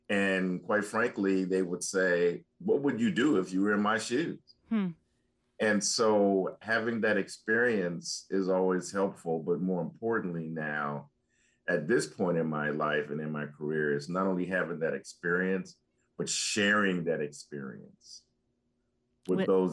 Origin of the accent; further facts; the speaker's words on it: Chicago, Illinois, United States; I remember reading about this growing up in Chicago, which has a traditional Bronzeville, which is reemerging as well.